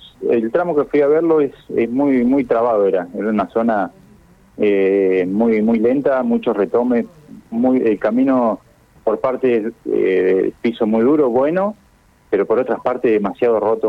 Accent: Argentina; La verdad, nosotros en Argentina vemos el auto a lo lejos que aparece y no hay una persona que no empiece a gritar.

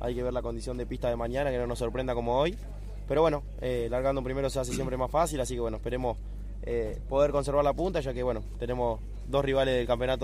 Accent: Buenos Aires, Argentina; todavía soy de Buenos Aires, pero bueno, vamos a intentar representar a las dos provincias de la mejor manera

